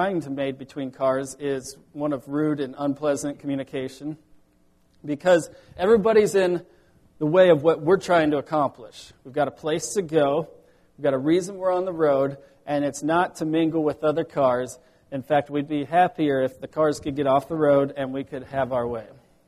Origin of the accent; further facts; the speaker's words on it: Iowa, United States; I moved here from Iowa. We've got small highways in Iowa, mostly two-lane.